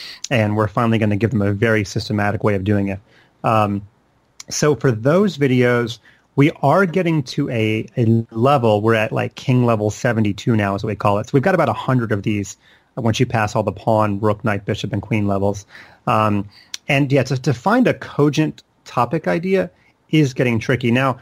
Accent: Charlotte, North Carolina, United States; But so the background is I grew up in Charlotte, which is where I still live today.

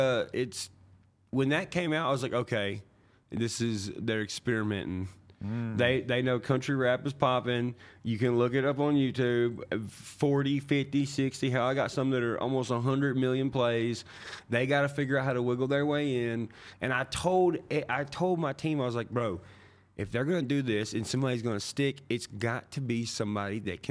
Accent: Nashville, Tennessee, United States; But you gotta think also, growing up around Nashville, everybody who goes in those buildings and comes out, like, I shoot pool with them.

